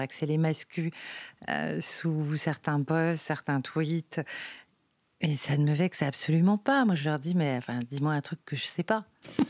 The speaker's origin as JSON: {"language": "French", "town": "Paris", "region": "Île-de-France", "country": "France", "tie": "born or raised there", "said": "Alors, je viens de Paris, je suis née à Paris intramuros et j'ai toujours habité Paris intramuros."}